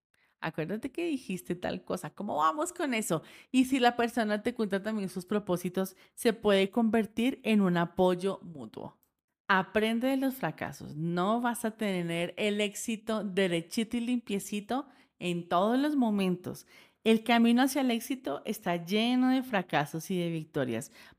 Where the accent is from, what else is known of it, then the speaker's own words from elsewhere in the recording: Colombia; como buena colombiana no puedo vivir sin el café.